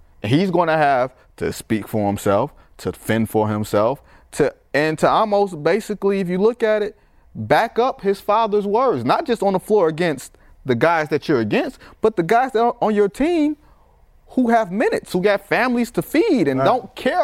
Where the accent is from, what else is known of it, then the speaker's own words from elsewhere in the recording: Detroit, Michigan, United States; Where I'm from Detroit. Them fighting words.